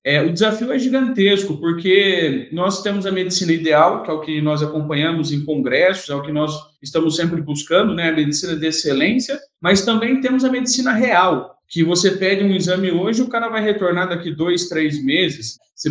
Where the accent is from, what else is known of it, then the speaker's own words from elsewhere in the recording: Torrinha, São Paulo, Brazil; born there; sou nascido em Torrinha, interior do estado de São Paulo, uma cidade de 8 mil habitantes